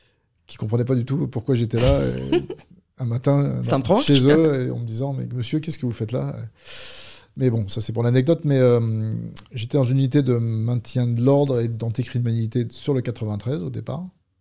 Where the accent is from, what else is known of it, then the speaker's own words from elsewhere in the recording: Paris, Île-de-France, France; Je suis parisien d'origine, un vrai parisien. Un petit séjour dans le sud de la France et je suis remonté sur Paris.